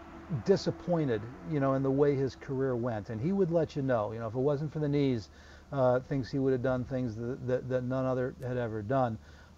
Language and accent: English; Deerfield, Illinois, United States; but I was growing up in Deerfield.